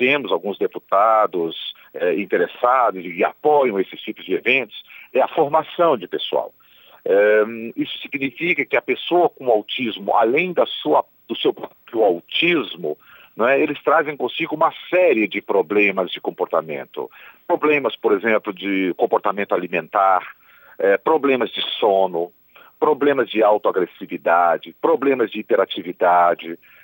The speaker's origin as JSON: {"language": "Portuguese", "town": "São João del Rei", "region": "Minas Gerais", "country": "Brazil", "also_born_or_lived": "Germany", "said": "eu sou mineiro, sou de São João del Rei, terra do Tancredo."}